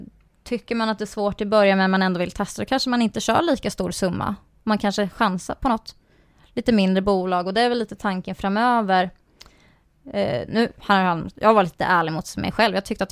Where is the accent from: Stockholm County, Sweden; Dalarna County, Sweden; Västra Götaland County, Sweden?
Dalarna County, Sweden; Saxhyttan; Och jag är ju från Saxhyttan, jag är ju skogstös. Uppvuxen i skogsbrukarfamilj.